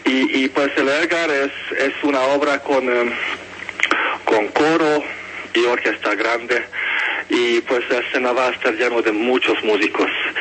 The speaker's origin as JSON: {"language": "Spanish", "country": "Hungary", "second_language": "Spanish", "moved": "as an adult", "lives_now": "Colombia", "said": "soy oboísta húngaro. Llegué a Colombia hace 5 años"}